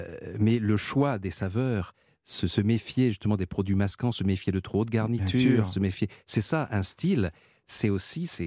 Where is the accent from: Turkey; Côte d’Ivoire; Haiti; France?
France; Nice, Provence-Alpes-Côte d'Azur; born there; Moi, j'adore la ratatouille. Je suis né à Nice